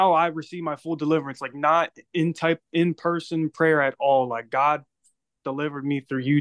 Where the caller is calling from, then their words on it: Pennsylvania, United States; I'm calling in from Pennsylvania.